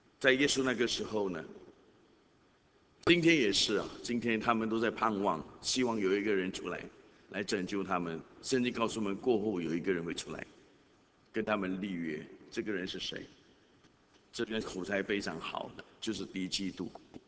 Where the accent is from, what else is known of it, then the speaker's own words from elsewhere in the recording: China; 就好像我们中国人什么太平盛世啊